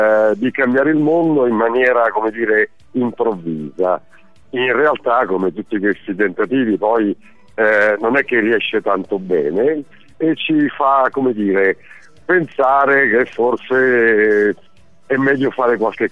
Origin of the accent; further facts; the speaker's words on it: Naples, Campania, Italy; now in Rome, Italy; Io sono napoletano, come abbiamo appena detto, e qui a Roma non avevo parenti o amici